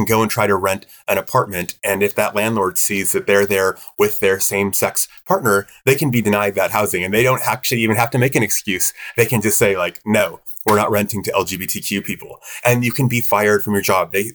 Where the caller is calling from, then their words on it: Provincetown, Massachusetts, United States; right now I'm calling in from Provincetown, so this is a place also that celebrates our people.